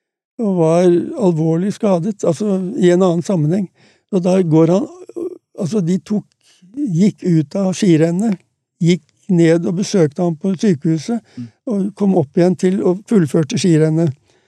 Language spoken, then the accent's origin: Norwegian; Grimstad, Agder, Norway; Et sørlandsvinter, jeg jo født og oppvokst i Grimstad.